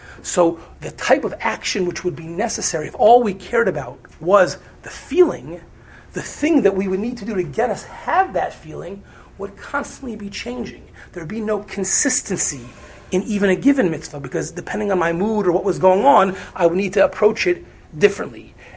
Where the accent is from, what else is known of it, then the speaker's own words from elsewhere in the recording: Cincinnati, Ohio, United States; my parents, I grew up in Cincinnati, Ohio, they wanted to come to New York for Shabbos.